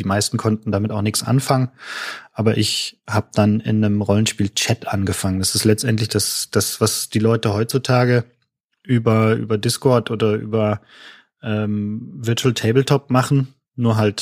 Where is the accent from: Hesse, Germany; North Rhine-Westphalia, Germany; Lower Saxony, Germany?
Lower Saxony, Germany; Wilhelmshaven; Ich komme aus Wilhelmshaven an der Nordsee.